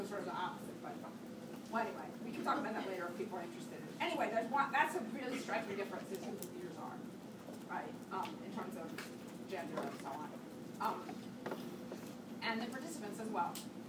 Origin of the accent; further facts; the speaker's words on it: United States; I didn't know what was going on. I was raised in the United States. I don't know anything about Mexico or Guatemala or wherever they're from, right?